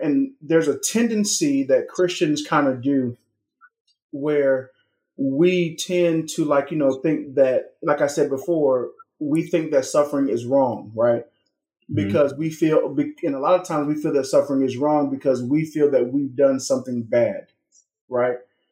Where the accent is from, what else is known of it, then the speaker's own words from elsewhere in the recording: Macon, Georgia, United States; I'm originally from Macon, Georgia. It's about an hour south of Atlanta.